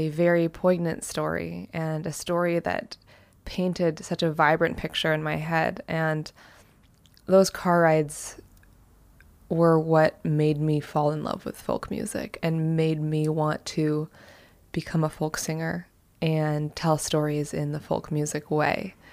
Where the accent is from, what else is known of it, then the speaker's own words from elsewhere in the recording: New York City, New York, United States; I grew up in New York City, and we would go on these drives to get out of the city.